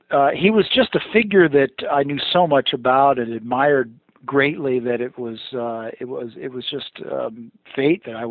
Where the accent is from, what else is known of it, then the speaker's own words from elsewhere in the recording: California, United States; Well, I'm born and raised in California, as was Tom Seaver